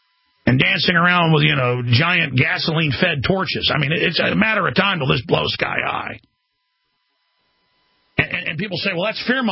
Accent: Dallas, Texas, United States; I've been mugged a couple times growing up in Dallas because I'd go in the bad neighborhoods to buy beer and stuff.

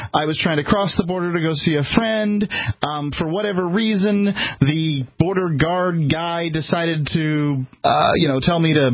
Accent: Florida, United States; I had never been across the border before. I'm from Florida.

